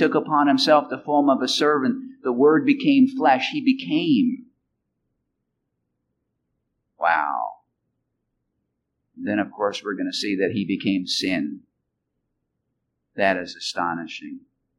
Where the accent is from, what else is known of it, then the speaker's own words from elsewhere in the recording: New York City, New York, United States; I grew up in New York City. I grew up on Neptune Avenue, one block away from Coney Island, near Bay 7.